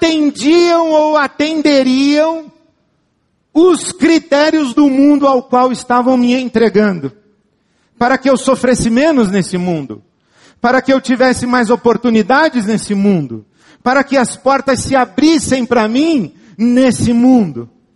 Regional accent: Brazil; Ser humano, masculino. Eu sou brasileiro.

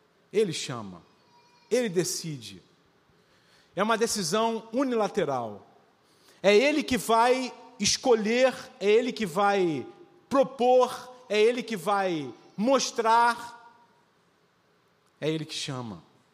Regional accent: Rio de Janeiro, Brazil; Eu fui criado na Igreja Batista, lá em Marechal Hermes. Cresci lá.

